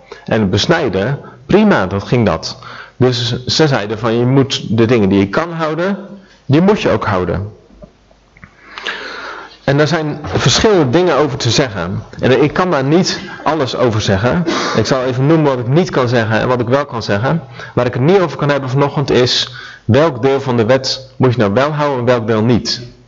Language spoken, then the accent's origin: Dutch; Netherlands; En als Hollander mag ik me er best voor verexcuseren, denk ik.